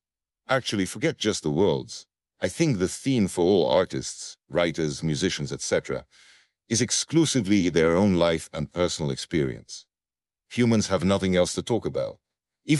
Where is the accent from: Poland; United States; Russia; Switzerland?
Russia; Moscow; My hometown and most beloved city of Moscow, which is where I've lived my entire life, deserves special mention.